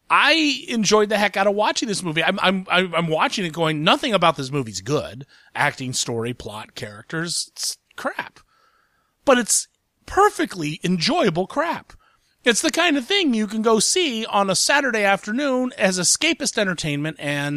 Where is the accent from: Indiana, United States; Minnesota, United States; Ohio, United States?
Ohio, United States; Columbus; I come from Columbus, Ohio